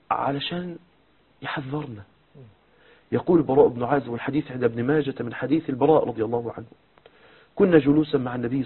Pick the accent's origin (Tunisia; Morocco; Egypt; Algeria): Egypt; الشباب الآن اللي ماشي في الشارع بالموتوسيكلات عندنا في مصر